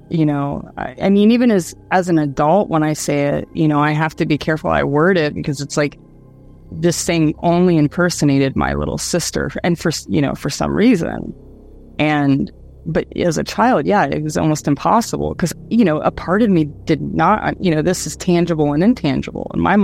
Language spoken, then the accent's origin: English; Dayton, Ohio, United States; the whole area that I grew up in Dayton